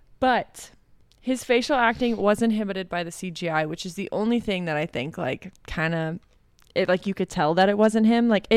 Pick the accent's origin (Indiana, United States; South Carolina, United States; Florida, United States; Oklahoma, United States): South Carolina, United States; At least where we're from. We're from South Carolina, so dirt is orange.